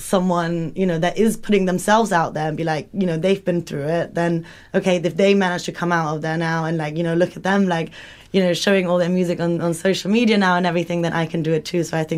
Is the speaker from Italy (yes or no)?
yes; Italy; I think we're both from Italy.